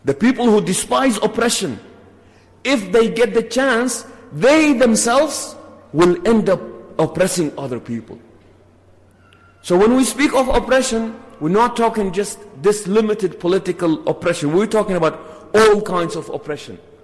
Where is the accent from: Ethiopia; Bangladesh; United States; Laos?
Ethiopia; When the companions came from Abyssinia, from Habasha, that's my hometown by the way